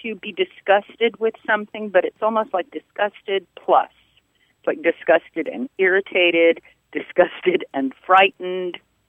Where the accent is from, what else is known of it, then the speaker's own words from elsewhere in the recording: Glasgow, Scotland, United Kingdom; now in Las Vegas, United States; Well, I'm originally from Glasgow, Scotland, and my parents both had strong Scottish accents